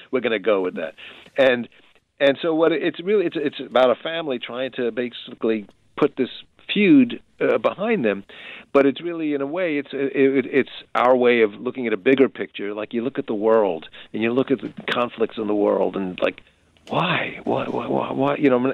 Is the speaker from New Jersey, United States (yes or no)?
no; New York, United States; Why would a me, as an American, as a New Yorker, have to go to Ireland?